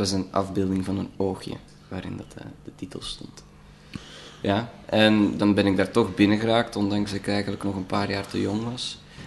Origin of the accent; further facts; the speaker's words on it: Duffel, Antwerp, Belgium; Duffel. Dus dat is een beetje onder Antwerpen, niet zo ver daar vandaan. Naar provincie Antwerpen.